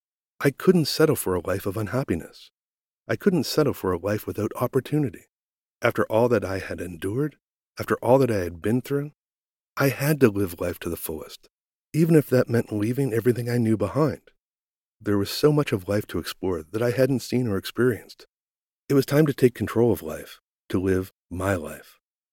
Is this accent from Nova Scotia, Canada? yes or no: yes; Nova Scotia, Canada; I'm incredibly proud to say that I'm originally from Nova Scotia.